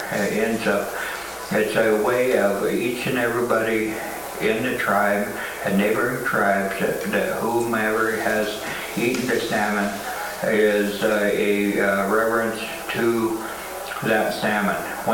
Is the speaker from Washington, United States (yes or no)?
yes; Washington, United States; I'm from the Skokomish tribe from Washington State. It's on the lower part of Puget Sound in Hood Canal.